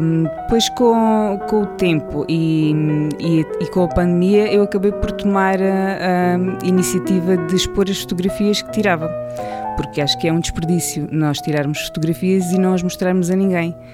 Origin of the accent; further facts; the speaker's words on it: Évora, Alentejo, Portugal; born there; also born or lived in Estremoz; Eu nasci em Estremoz, em 1978. E, quer dizer, não foi bem em Estremoz, foi em Évora, porque naquela altura as crianças iam nascer ao Hospital de Évora, já não nasciam em casa, mas no Alentejo.